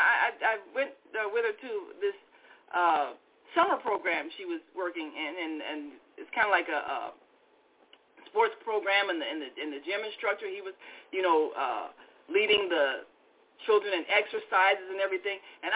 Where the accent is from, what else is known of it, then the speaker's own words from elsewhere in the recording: Chicago, Illinois, United States; growing up in Chicago and going to Chicago public schools, everything was drab.